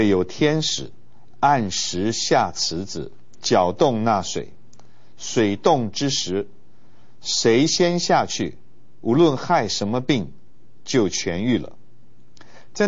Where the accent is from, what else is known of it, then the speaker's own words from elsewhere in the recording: China; 如果用我们中国人的风俗观念来思想的话，就是像我们要过农历年的时候一样